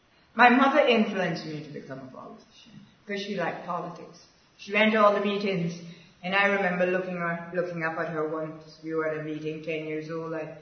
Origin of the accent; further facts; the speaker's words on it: Georgetown, Demerara-Mahaica, Guyana; My early life growing up in Georgetown, I believe, was very significant because I straddled two centuries. I was born in the 1900s, 20th century, and went into the 20th century. I come off of the Shed Road District, Georgetown